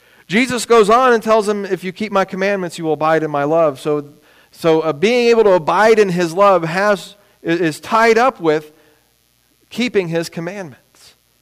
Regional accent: England, United Kingdom; I remember growing up in England

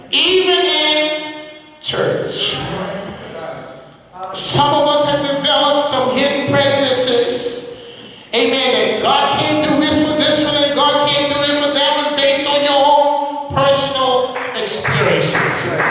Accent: the South, United States; now in New York, United States; I grew up in the South in the 50s and the 60s.

